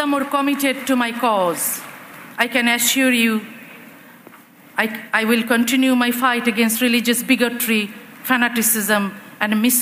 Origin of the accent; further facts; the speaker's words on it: Bangladesh; You know, I came from Bangladesh.